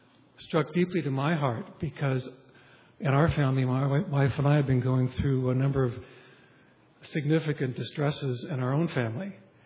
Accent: Midwest, United States; I grew up in the Midwest, and both of my parents were Christians

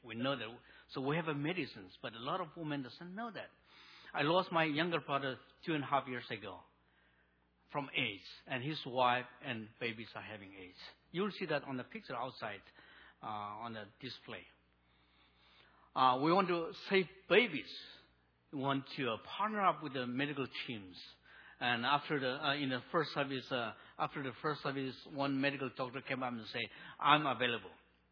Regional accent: Manipur, India; Though we are from Nagaland, a Naga people, the people group called Naga, when the British colonized India, they divide into small states. And we fall into a state called Manipur, very close to Nagaland.

